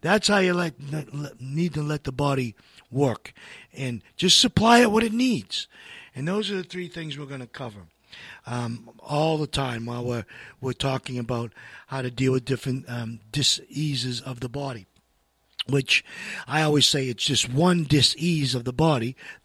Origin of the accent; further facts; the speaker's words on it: Massachusetts, United States; born there; I was born in Massachusetts, okay? I could talk like Kennedy.